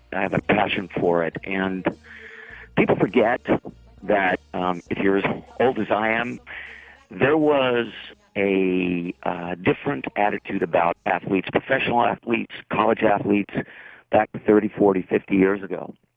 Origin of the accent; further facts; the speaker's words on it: New York, United States; And being a lifelong baseball fan and growing up in New York, it was, for me, it was one of the great thrills.